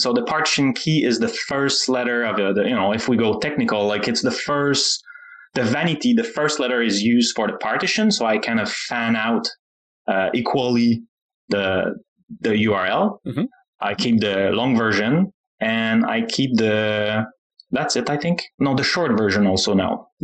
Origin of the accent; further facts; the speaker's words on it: Canada; CA because I'm Canadian